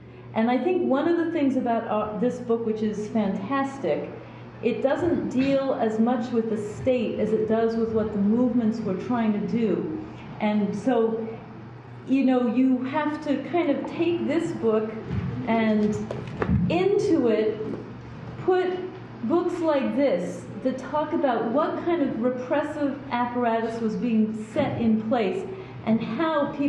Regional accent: New Haven, Connecticut, United States; moved away as an adult; I came here from New Haven, Connecticut when I was around like 1980

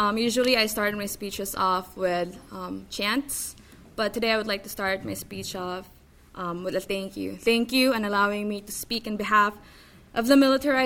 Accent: Mindanao, Philippines; in my country, in the island where I grew up in Mindanao.

